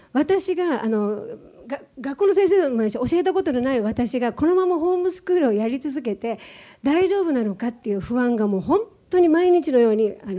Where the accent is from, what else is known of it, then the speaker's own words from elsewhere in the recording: Chiba, Japan; うちの実家千葉なんですけど